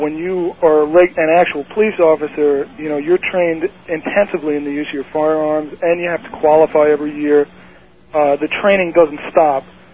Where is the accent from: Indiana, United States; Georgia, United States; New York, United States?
New York, United States; Stony Brook; I'm originally from Stony Brook growing up.